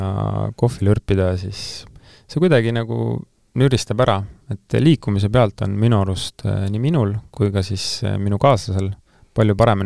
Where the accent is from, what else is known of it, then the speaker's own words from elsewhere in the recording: Türi, Järva County, Estonia; siis tuleb Türil. Minu kodulinnas